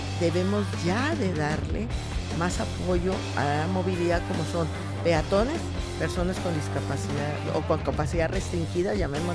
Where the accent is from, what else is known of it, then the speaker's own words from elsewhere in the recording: Monterrey, Nuevo León, Mexico; Así es de que, bueno, mi papá era de aquí, mi mamá no. … se nota que soy totalmente, sí, regiomontana y orgullosamente.